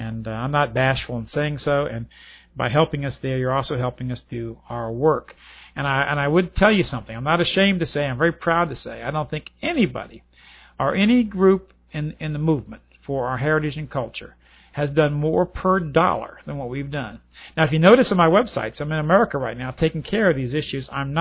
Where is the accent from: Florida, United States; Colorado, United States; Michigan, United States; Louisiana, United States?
Louisiana, United States; I love the South. Man, I'm a Confederate from way back. And when I was a young boy growing up in South Louisiana